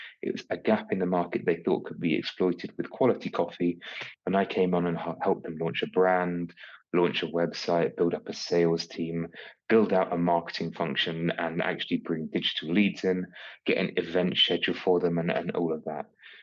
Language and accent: English; United Kingdom; being British, I had one option growing up. So I worked for 6 years in a fish and chip shop.